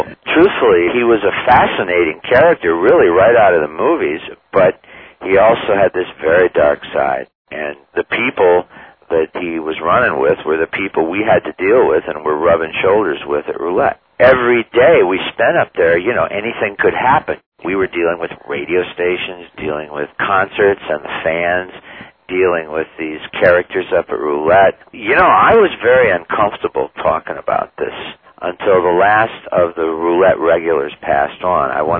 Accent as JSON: {"language": "English", "town": "Niles", "region": "Michigan", "country": "United States", "tie": "born or raised there", "said": "he was actually the afternoon DJ on WNIL in Niles, Michigan, my hometown."}